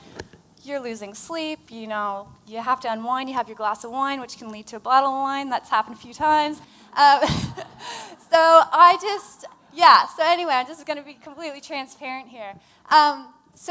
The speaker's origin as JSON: {"language": "English", "town": "Halifax", "region": "Nova Scotia", "country": "Canada", "said": "I'm from Halifax"}